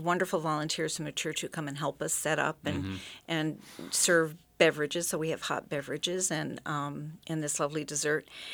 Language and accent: English; Sitka, Alaska, United States; Now, growing up in Sitka, we were aware of remittance men in Sitka.